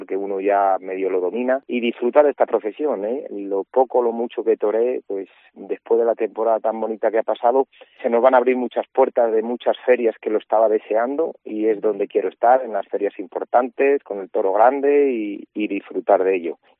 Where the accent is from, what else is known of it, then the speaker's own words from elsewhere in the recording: Ledesma, Castile and León, Spain; ese festival seguirá de mi mano aquí en mi pueblo, en Ledesma.